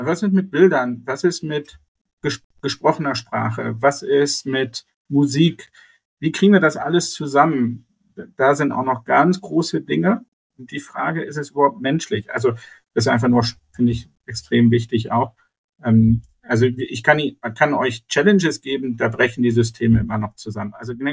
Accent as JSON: {"language": "German", "region": "Northern Germany", "country": "Germany", "said": "Vielleicht ist das mein Stereotyp als Norddeutscher."}